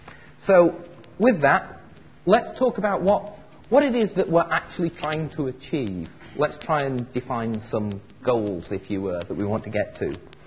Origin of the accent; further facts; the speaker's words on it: England, United Kingdom; I'm actually from England, and like most English people, I don't even speak one language terribly well.